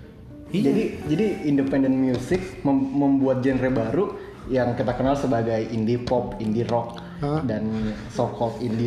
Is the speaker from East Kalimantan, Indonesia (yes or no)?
yes; Balikpapan, East Kalimantan, Indonesia; gede di Balikpapan.